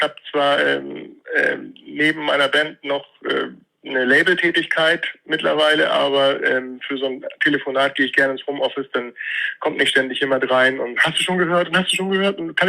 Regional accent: Hamburg, Germany; born there; Ich bin in Bergedorf geboren.

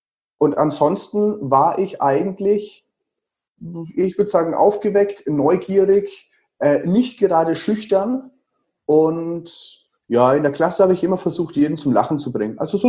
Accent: Würzburg, Bavaria, Germany; Ich bin tatsächlich, man hört es an meinem Akzent, also ich sage immer, es ist kein Akzent, es ist ein Special-Effekt. Ich komme aus dem wunderschönen Würzburg, also Würzburg, das liegt in Unterfranken.

